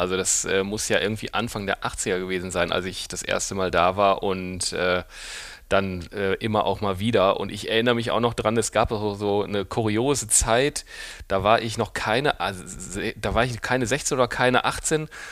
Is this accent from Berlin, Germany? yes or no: no; Essen, North Rhine-Westphalia, Germany; ich als Essener